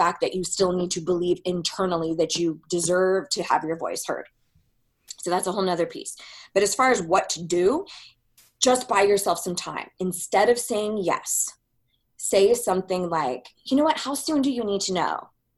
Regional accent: California, United States; from where I was raised in California, it was being the totally girl.

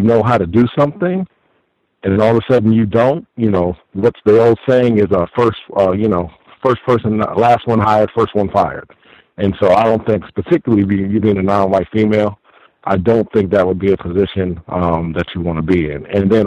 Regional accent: New York, United States; I was talking about that I'm from New York, and, you know, I said, hey, I grew up in this part of New York

